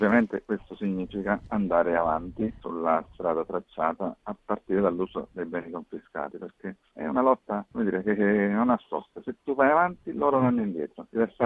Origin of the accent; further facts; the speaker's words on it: Casal di Principe, Campania, Italy; una dittatura militare, come la definiva il nostro Don Peppino Diana.